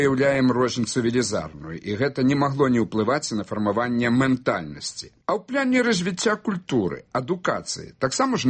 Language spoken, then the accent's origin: Ukrainian; Belarus; Я родом з Західній Білорусі, з Віленщини.